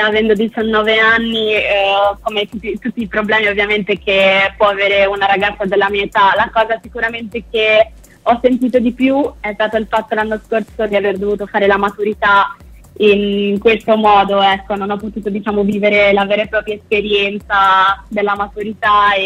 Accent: Liguria, Italy; ho scelto di girare il video nella mia terra, che è la Liguria

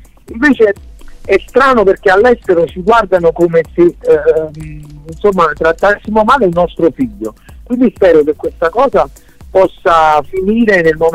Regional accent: Naples, Campania, Italy; Io poi, figurati, sono napoletano, quindi sono abituato a questa polemica continua.

